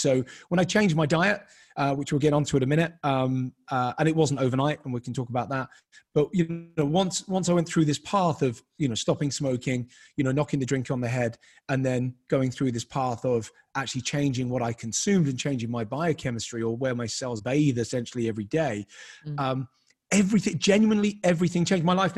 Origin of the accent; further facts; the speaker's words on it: Peckham, London, United Kingdom; I grew up in Peckham, Southeast London.